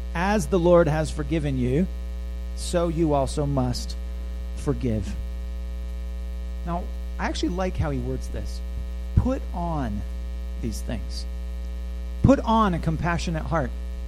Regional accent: Mid-South, United States; I'm sort of from the Mid-South, so I'll just say, we can sometimes come off as being everybody's best friend.

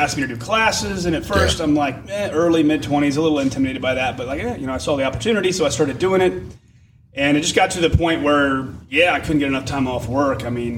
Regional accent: Ohio, United States; I grew up in Ohio on a farm, and I was just shooting and hunting since I was a real little boy.

